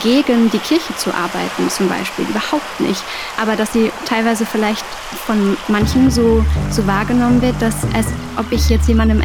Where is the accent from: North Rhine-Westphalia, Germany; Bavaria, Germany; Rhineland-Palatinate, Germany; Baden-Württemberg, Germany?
North Rhine-Westphalia, Germany; Essen; born there; moved away as an adult; now in Berlin, Germany; ich bin gebürtig aus Essen und bin dann zum Studium nach Berlin gezogen, wobei ich in Potsdam studiert habe und dann so eine Pendlerin war, aber habe durchaus auch irgendwie so meine alte Heimat verlassen